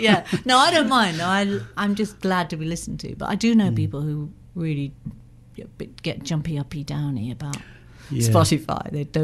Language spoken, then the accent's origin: English; South West England, United Kingdom; from Cornwall kind of thing.